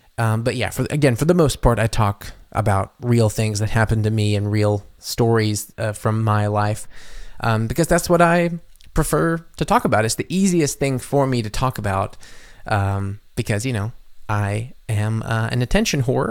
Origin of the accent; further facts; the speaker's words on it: United States; my past as an American